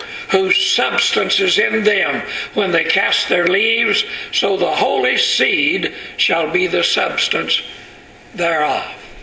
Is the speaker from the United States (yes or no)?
yes; Texas, United States; now in San Diego County, United States; But I can remember as a boy growing up in East Texas in the wintertime, there were no limbs, no leaves on the trees.